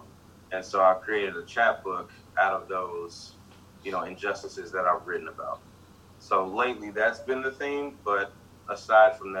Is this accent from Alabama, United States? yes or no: no; Mississippi, United States; I grew up in Mississippi, right smack dab in the middle of the Delta. I was raised by my grandparents.